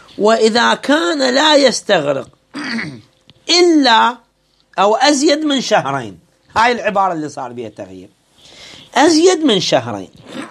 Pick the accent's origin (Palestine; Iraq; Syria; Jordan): Iraq; احنا مثلا عندنا في العراق